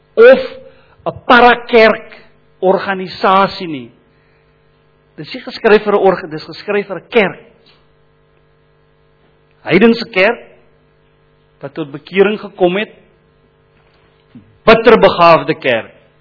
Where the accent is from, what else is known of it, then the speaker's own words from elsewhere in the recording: Worcester, Western Cape, South Africa; julle, ek is van Woester. Ek is gebore in Woester. Ek is plaaslik hier van die Boland. Bietjie getoer in my lewe, maar nie veel nie. So weer terug.